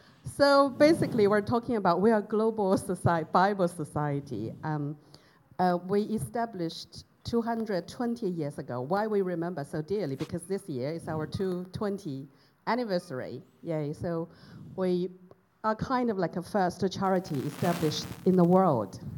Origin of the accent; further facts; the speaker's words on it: Chengdu, Sichuan, China; Yes, so my hometown, I was... born and growing up in China. My hometown is Chengdu.